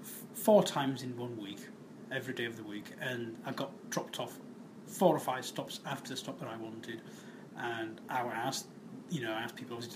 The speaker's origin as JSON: {"language": "English", "town": "Leeds", "region": "Yorkshire and the Humber", "country": "United Kingdom", "said": "I'm from Leeds. I'm 35."}